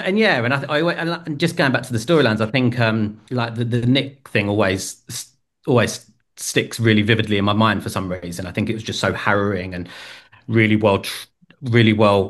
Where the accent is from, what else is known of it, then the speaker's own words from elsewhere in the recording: London, United Kingdom; I'm from Southeast London.